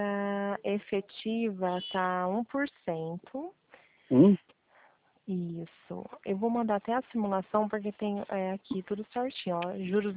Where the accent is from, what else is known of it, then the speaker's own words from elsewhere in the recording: Pirassununga, São Paulo, Brazil; Sou de Pirassununga.